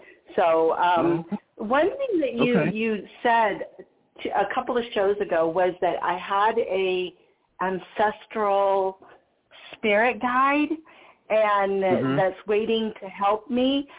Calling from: Anaheim, California, United States; Hi, this is … again from Anaheim.

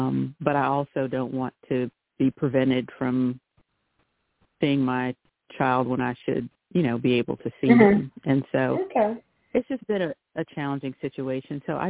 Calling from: North Carolina, United States; Good morning, Sister LaShawn. … from North Carolina.

